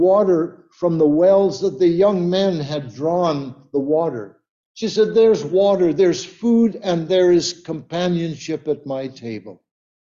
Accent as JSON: {"language": "English", "country": "Canada", "tie": "born or raised there", "said": "I was born in Canada, I lived here all my life, visited other countries"}